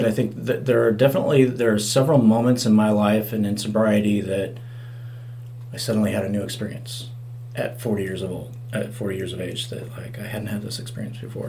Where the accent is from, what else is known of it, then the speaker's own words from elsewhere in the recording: Nebraska, United States; I'm from Nebraska, where it's bitter cold.